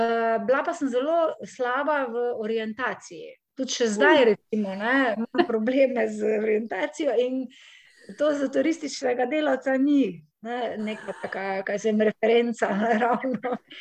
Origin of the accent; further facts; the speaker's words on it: Slovenj Gradec, Carinthia, Slovenia; sem se takrat preselila nazaj domov, ker sem pač jaz drugače iz Koroške in sem pač hodila v Maribor v šolo. Ne. Sem se potem nazaj preselila v Slovenj Gradec